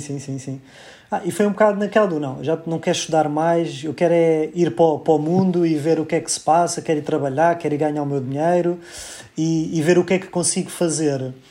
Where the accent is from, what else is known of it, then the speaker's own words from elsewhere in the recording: Lisbon, Portugal; sou natural de Lisboa, nasci em 1989.